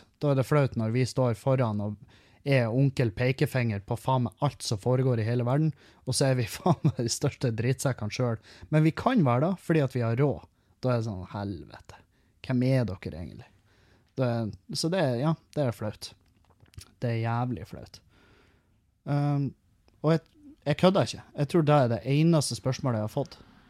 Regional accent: Halsa, Møre og Romsdal, Norway; når jeg var hjemme på Halsa og opptredd foran bygda der alle kjenner meg

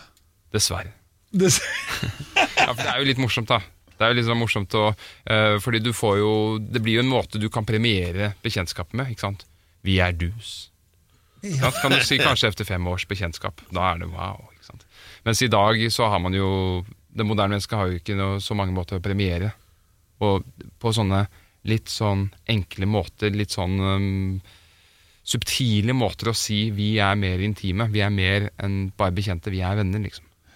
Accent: Oslo, Norway; born there; now in Stavern, Norway; Nei, jeg er født i Oslo, men jeg bor i Stavern.

